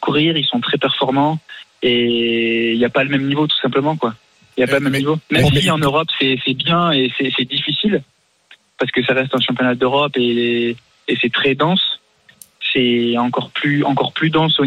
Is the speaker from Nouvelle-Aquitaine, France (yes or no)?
yes; Agen, Nouvelle-Aquitaine, France; Agen. Précisément Preissas.